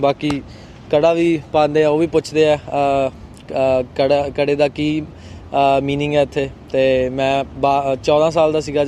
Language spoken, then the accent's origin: Punjabi; Ludhiana, Punjab, India; moved away as an adult; now in Australia; ਮੈਂ ਲੁਧਿਆਣਾ ਸ਼ਹਿਰ ਹੈ, ਪਿੰਡ ਘੋੜਾ ਅਤੇ ਓਬਵੀਅਸਲੀ ਪੰਜਾਬ ਦੇ ਹਾਂ।